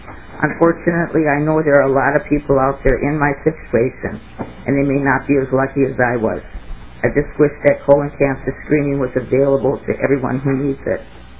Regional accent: Minnesota, United States; I grew up in Minnesota, and I've lived here all my life. I live in Little Canada right now.

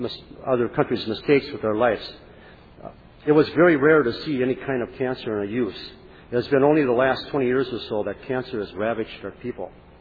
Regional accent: Ely, Minnesota, United States; Elk River, Ely, Minnesota, my hometown, the community of Forest Lake, Grand Rapids, Minnesota.

